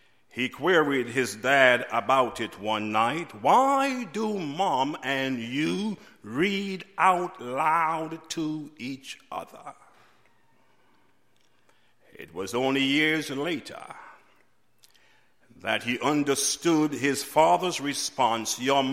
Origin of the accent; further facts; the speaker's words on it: Trinidad & Tobago; As a boy growing up in Trinidad in a village far away from the capital city